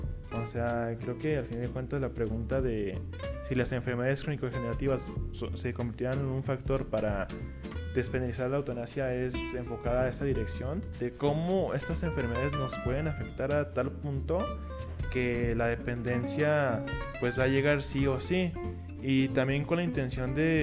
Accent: Mexico; la falta de educación y de conciencia que nosotros como mexicanos tenemos

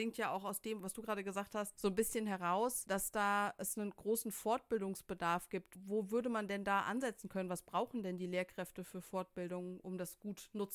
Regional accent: Cologne, North Rhine-Westphalia, Germany; ich komme aus Köln, da haben die Kinder nur noch ein iPad, mit dem die arbeiten

